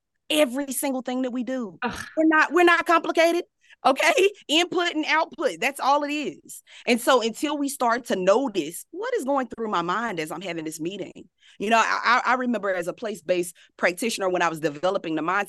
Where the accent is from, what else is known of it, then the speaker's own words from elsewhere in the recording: the South, United States; You know, I'm a country girl. Okay. I'm a Southerner. Every bit of me is Southern.